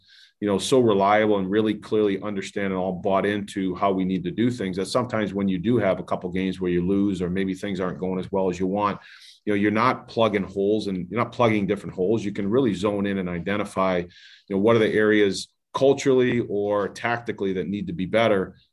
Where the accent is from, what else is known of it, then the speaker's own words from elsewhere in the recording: Rhode Island, United States; I'm from Rhode Island, so I actually grew up a Boston Bruins fan when I was growing up with all the New England sports teams.